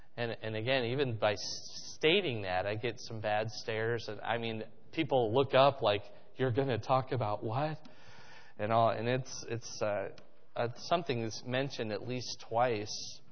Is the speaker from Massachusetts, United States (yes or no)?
no; Fort Dodge, Iowa, United States; I grew up there in Fort Dodge.